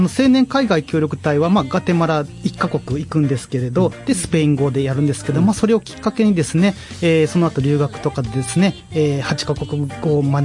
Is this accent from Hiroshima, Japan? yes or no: yes; Hatsukaichi, Hiroshima, Japan; 故郷の廿日市というのが広島がやっぱり一番住みやすいし、うん、いいところだなって